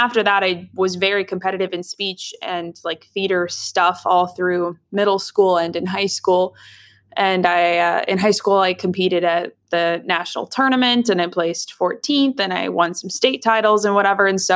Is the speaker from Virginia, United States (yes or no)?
no; St. Cloud, Minnesota, United States; And I grew up in St. Cloud, Minnesota. And St. Cloud is about an hour and a half from the Minneapolis-St. Paul area.